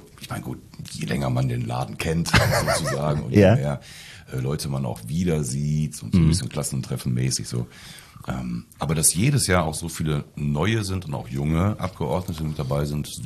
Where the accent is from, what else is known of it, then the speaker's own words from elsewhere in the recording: Dortmund, North Rhine-Westphalia, Germany; ich komme aus Dortmund.